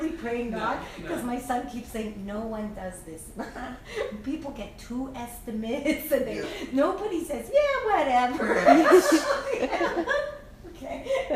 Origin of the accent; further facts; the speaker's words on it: Toronto, Ontario, Canada; so I grew up on College in Ossington. On College in Ossington, downtown is called Little Italy.